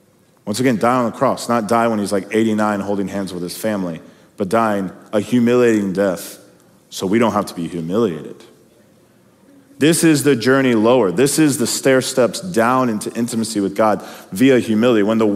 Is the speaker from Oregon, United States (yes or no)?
no; Kentucky, United States; I'm from Kentucky, so Eastern Kentucky is pretty much like District 12 from the Hunger Games.